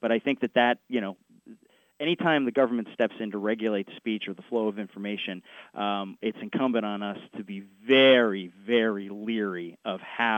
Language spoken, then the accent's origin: English; New England, United States; because growing up in New England, we didn't have those.